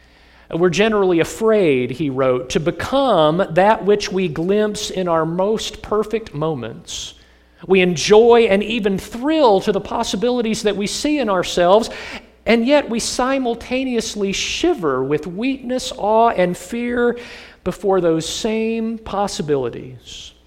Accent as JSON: {"language": "English", "region": "Virginia", "country": "United States", "tie": "born or raised there", "said": "I felt pretty confident that I was going to get a job in campus ministry back in my home state of Virginia."}